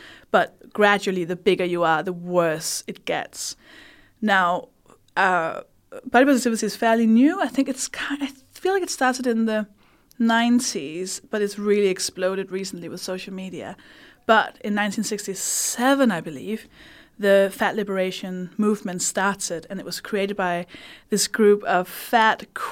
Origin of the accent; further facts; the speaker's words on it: Denmark; English is a second language; I grew up partly with my grandfather